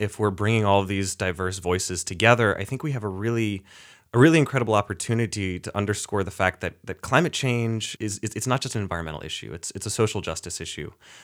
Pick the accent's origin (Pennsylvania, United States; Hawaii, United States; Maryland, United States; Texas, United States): Pennsylvania, United States; Doylestown; Actually, I grew up in Doylestown, Pennsylvania, and I come from a Quaker community